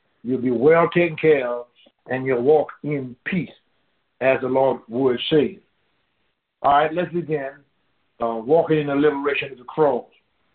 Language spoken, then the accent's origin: English; Deep South, United States; I'm from the Deep South, and I've had scales over my eyes for a long time